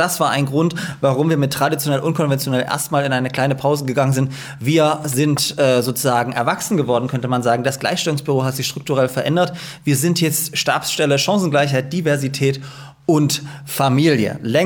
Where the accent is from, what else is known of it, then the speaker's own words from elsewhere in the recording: Dresden, Saxony, Germany; born there; now in Leipzig, Germany; Ich bin ja auch in Dresden geboren.